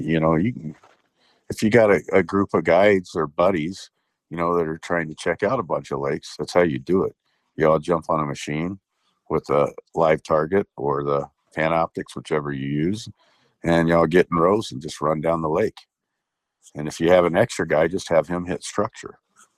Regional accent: Texas, United States; moved away; You know, I moved here from Texas, you know, 20 years ago.

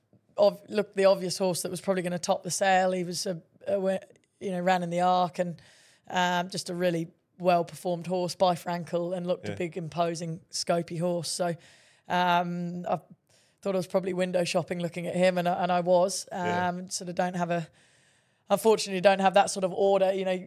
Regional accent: England, United Kingdom; I'm from England.

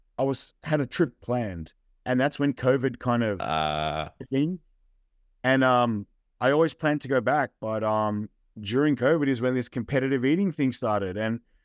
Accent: Sydney, New South Wales, Australia; I'm from Sydney, Australia, and I have a Croatian mom

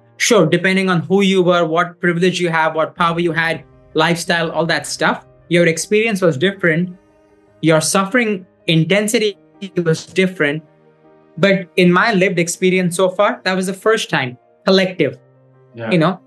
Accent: India; You know, I grew up in India.

